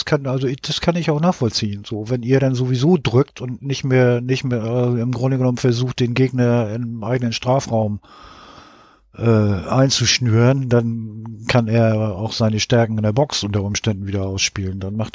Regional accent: Hamburg, Germany; ich komme aus Hamburg

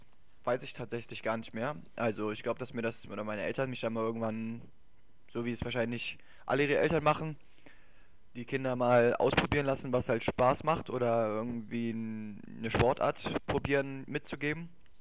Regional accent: Bergisch Gladbach, North Rhine-Westphalia, Germany; Also ich komme ja nicht direkt aus Bergisch Gladbach direkt, sondern aus dem Stadtteil wie Bergisch Gladbach

